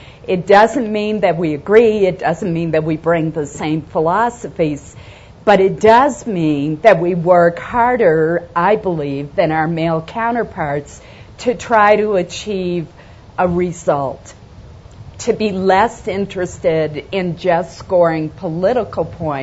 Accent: Maine, United States; I'm a Republican from Maine.

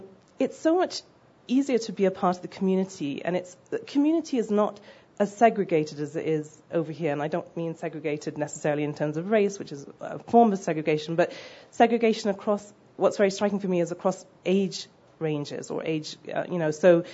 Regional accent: Nigeria; I grew up in West Africa. I grew up in Nigeria

